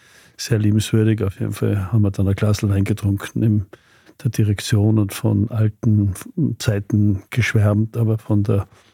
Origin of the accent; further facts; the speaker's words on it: Tyrol, Austria; Und ich als Tiroler